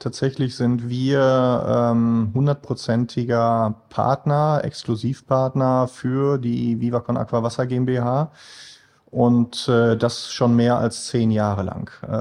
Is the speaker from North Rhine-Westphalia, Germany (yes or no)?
yes; Essen, North Rhine-Westphalia, Germany; Wohnt tue ich sogar im Ruhrpott in Essen. Ja. Also man könnte sagen, im weiteren Sinne Nordrhein-Westfalen ist schon meine Heimat.